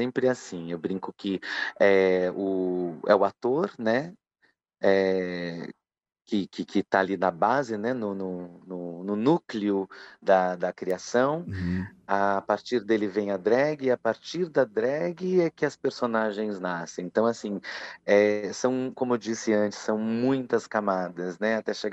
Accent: São Paulo, Brazil; quando eu sou do interior de São Paulo, e quando cheguei em São Paulo

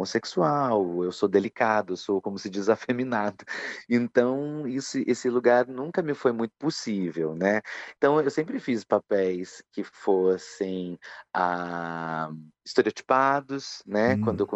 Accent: São Paulo, Brazil; quando eu sou do interior de São Paulo, e quando cheguei em São Paulo

